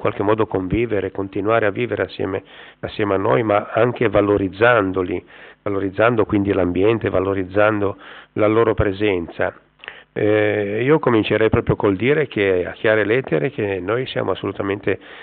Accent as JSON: {"language": "Italian", "town": "Sestri", "region": "Liguria", "country": "Italy", "said": "io sono di Sestri, conosco molto bene Multedo, conosco molto bene quella zona"}